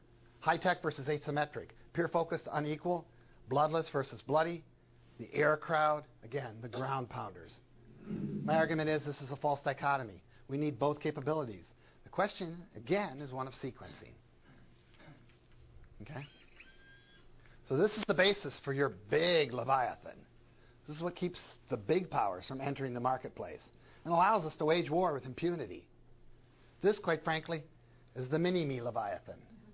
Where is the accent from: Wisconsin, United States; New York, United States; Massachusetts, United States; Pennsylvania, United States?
Wisconsin, United States; Boscobel; I grew up in Boscobel, Wisconsin in the 1960s. There were two types of people there, German and Dutch.